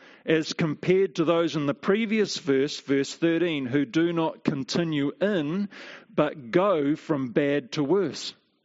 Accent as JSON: {"language": "English", "town": "Te Awamutu", "region": "Waikato", "country": "New Zealand", "tie": "born or raised there", "said": "even walking into that service that night at the AOG in Te Awamutu, my hometown, at their 7 o'clock service."}